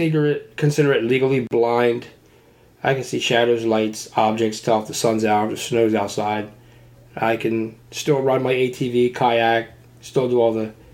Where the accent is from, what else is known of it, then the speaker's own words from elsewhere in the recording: Woodbury, New Jersey, United States; I was born in Woodbury, New Jersey, which is about 30 minutes from my house.